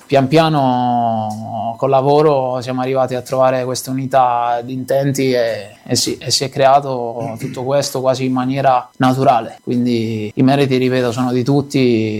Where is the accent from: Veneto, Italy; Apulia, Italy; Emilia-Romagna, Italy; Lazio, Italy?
Apulia, Italy; Manfredonia; Io sono di Manfredonia, come sapete, in provincia di Foggia